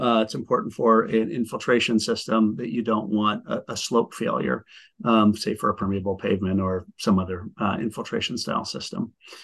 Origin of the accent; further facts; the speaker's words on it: Pacific Northwest, United States; I'm actually from the Northwest originally